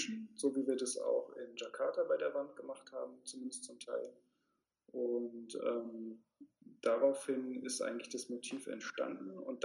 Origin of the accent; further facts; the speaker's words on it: Berlin, Germany; Ja, also ich bin ja Berliner und ich bin hier aufgewachsen und habe auch immer hier gelebt, lebe immer noch hier.